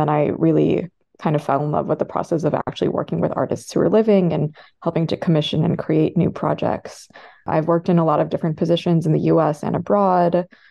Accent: St. Louis, Missouri, United States; I am originally from St. Louis, and I went to NYU for my undergraduate degree

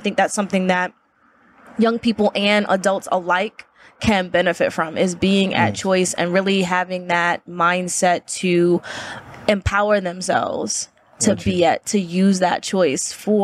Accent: Virginia, United States; moved away as an adult; also born or lived in North Carolina; now in Atlanta, United States; I'm originally from Virginia, but that track and field got me to North Carolina. I lived in North Carolina for 21 years. Okay. And then I moved to Atlanta last summer.

